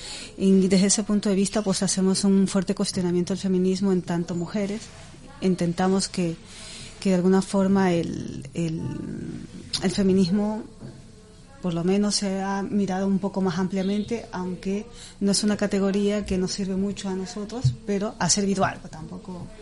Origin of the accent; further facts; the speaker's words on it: Ecuador; ecuatoriana.